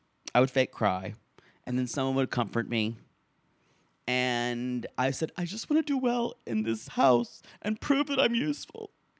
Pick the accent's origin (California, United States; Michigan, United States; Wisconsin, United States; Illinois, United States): Michigan, United States; Canton; As a young boy growing up in Canton, Michigan, I knew a lot of things for myself that I wanted.